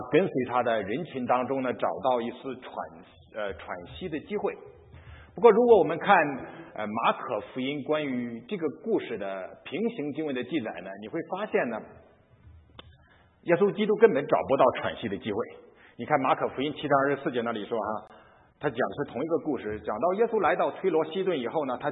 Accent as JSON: {"language": "Chinese", "town": "Qingdao", "region": "Shandong", "country": "China", "said": "你再看看我来自的地方那个青岛哈，这些城市都是非常发达的"}